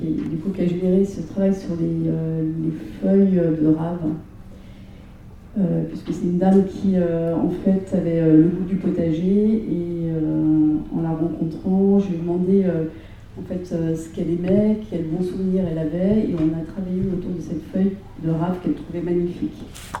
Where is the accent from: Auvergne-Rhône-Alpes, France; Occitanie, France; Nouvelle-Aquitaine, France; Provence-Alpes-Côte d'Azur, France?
Auvergne-Rhône-Alpes, France; je suis retournée en France, je me suis installée dans ma région natale en Haute-Savoie.